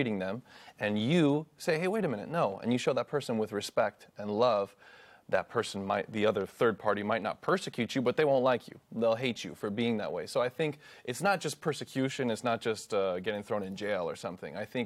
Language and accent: English; the South, United States; I've been, you know, attacked or hated on because of my race and other things. I grew up in the South.